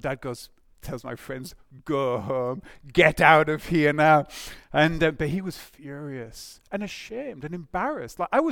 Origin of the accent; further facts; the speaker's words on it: Huddersfield, Yorkshire and the Humber, United Kingdom; so I come from Huddersfield in the UK